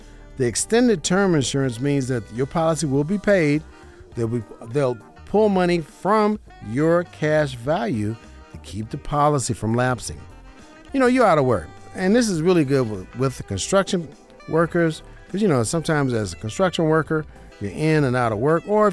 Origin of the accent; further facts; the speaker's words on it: Las Vegas, Nevada, United States; I was born and raised in Las Vegas.